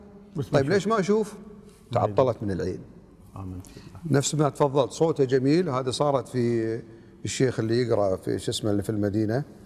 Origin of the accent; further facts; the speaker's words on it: Kuwait; اعطيك مثال حي صار معي طبعا في مباراة عندنا في الكويت